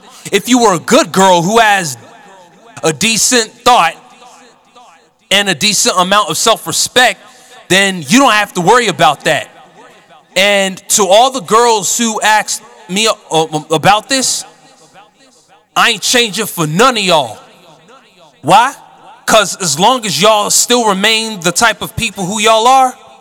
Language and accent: English; United States; especially those ones who had natural hatred for Sydney because I'm an American